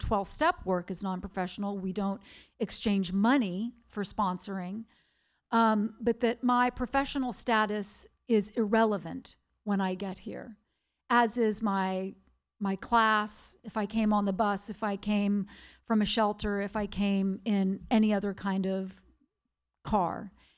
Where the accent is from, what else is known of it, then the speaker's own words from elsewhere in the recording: the South, United States; That was pretty good. I'm from the South.